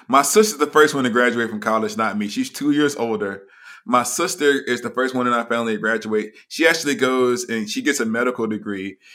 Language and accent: English; Huntsville, Alabama, United States; I was actually a young Black kid growing up in Huntsville, Alabama, with people who were all around me.